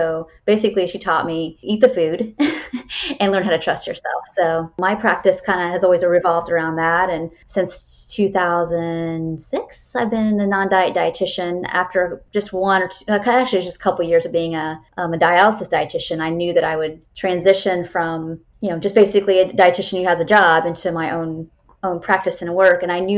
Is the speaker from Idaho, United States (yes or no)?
no; Illinois, United States; So I'm from Illinois, Wisconsin's just a state up north